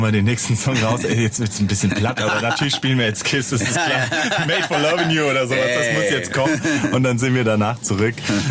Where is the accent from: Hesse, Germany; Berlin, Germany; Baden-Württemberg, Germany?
Hesse, Germany; Wiesbaden; Hier aus Wiesbaden, Frankfurt. Also Rhein-Main-Gebiet.